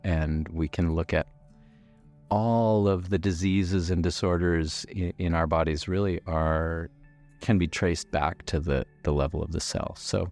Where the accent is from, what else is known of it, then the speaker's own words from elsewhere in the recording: Minnesota, United States; I was living in my home state of Minnesota.